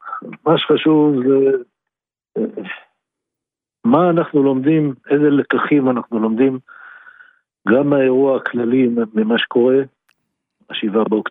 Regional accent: Neve Tsuf, West Bank, Palestine; אני מנווה צוף

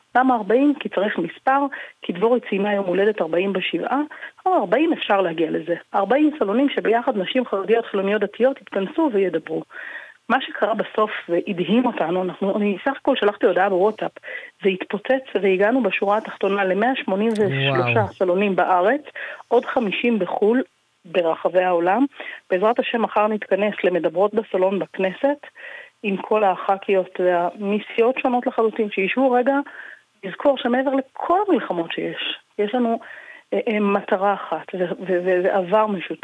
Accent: Tel Aviv, Tel Aviv District, Israel; שגדלתי בתל אביב, הייתי ילדה חרדית בתל אביב

